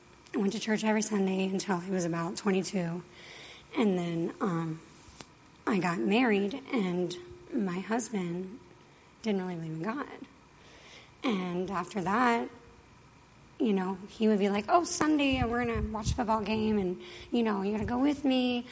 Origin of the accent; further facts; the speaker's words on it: Pennsylvania, United States; born there; also born or lived in Arizona; I was born in Pennsylvania, lived in Arizona for 22 years, single mom of two.